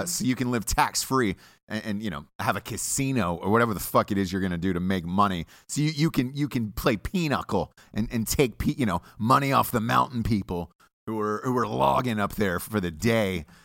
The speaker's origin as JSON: {"language": "English", "town": "Atlanta", "region": "Georgia", "country": "United States", "said": "Because I'm from Atlanta."}